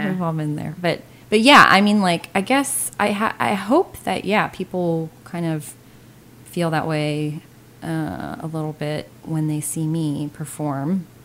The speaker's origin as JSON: {"language": "English", "town": "Cypress", "region": "Texas", "country": "United States", "tie": "born or raised there", "said": "Yeah, I grew up in Cypress."}